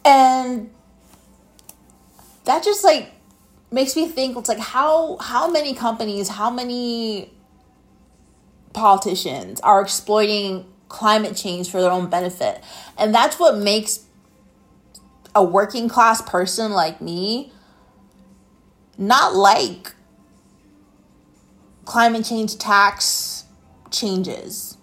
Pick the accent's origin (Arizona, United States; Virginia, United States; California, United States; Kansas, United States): Arizona, United States; Phoenix; I'm from Phoenix and 80 degrees is cold to me